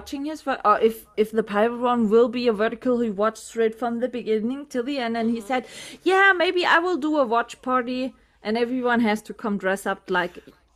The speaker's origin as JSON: {"language": "English", "country": "Germany", "tie": "born or raised there", "second_language": "English", "said": "sometimes we shot a movie here in my hometown. There's a really big castle"}